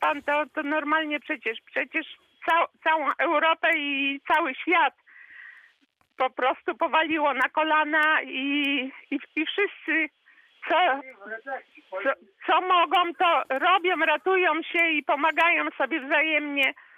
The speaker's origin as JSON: {"language": "Polish", "town": "Świebodzin", "region": "Lubusz Voivodeship", "country": "Poland", "said": "Jestem ze Świebodzina"}